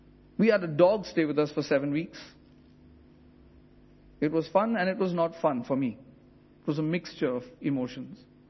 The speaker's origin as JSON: {"language": "English", "country": "India", "lives_now": "Lincolnshire, United Kingdom", "said": "I'm from India. They cut corners when they build roads, when they build flyovers, when they build anything."}